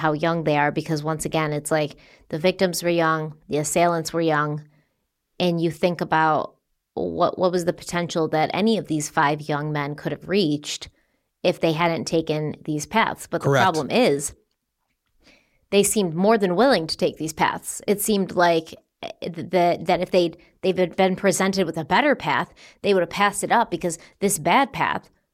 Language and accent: English; Rhode Island, United States; accent: Rhode Island; I got my Rhode Island accent.